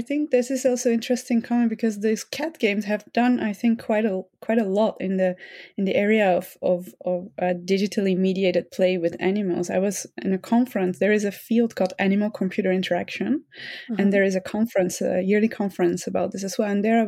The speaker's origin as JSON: {"language": "English", "country": "Netherlands", "tie": "born or raised there", "said": "I grew up in the Netherlands, in the countryside, actually, together with many other animals."}